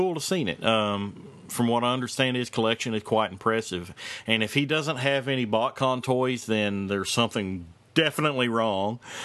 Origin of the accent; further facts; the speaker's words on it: Kentucky, United States; I'm from Kentucky, so I got an accent.